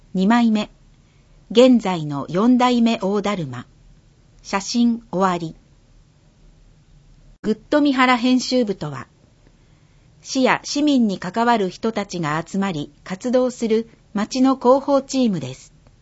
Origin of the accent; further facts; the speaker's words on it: Christchurch, Canterbury, New Zealand; Japanese is a second language; 平成23年2月22日、マグニチュード 6.3 の地震が、私の故郷、クライストチャーチで発生しました。当時私はまだ、イヤー9、中学1年生でした。